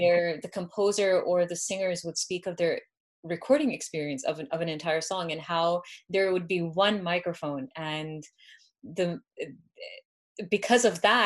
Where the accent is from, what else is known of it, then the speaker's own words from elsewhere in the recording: Canada; growing up in Canada, I had zero exposure to to Western music.